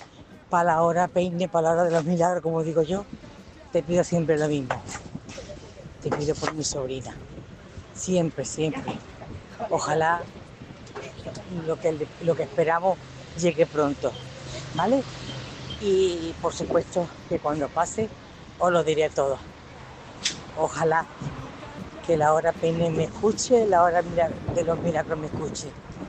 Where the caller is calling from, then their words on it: Malaga, Andalusia, Spain; de Málaga.